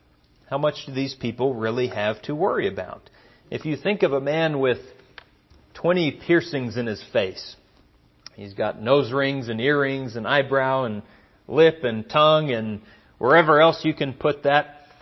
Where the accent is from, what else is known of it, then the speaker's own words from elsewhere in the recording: Arlington, United States; That was a little fold-out foam couch kind of deal that we had growing up in Arlington